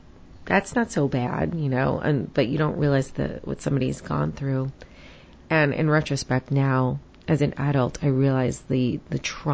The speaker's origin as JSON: {"language": "English", "town": "Queens", "region": "New York", "country": "United States", "accent": "New York", "said": "I'm from New York. I still say coffee and door and forget about it. Like, I really say that. Get out of here is a big line for me too. So I still have the accent. Can't get rid of it. So way back when, I come from Queens in New York."}